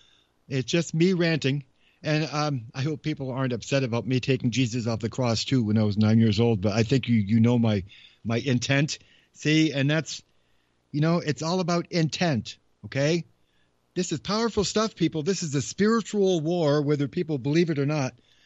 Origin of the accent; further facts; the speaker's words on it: Cambridge, Massachusetts, United States; also born or lived in Lexington; I was born in Lexington, Massachusetts, and I grew up around Cambridge and Walden Pond.